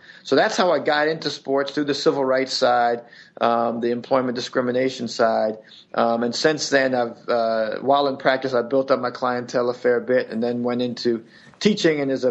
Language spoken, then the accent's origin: English; Washington, District of Columbia, United States; I grew up in Washington, D.C. area